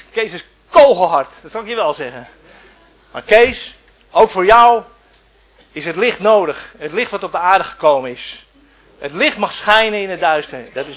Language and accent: Dutch; Texel, North Holland, Netherlands; Ik kom van Texel en als je in Den Burg komt, dan staat daar een hele grote kerk in het midden.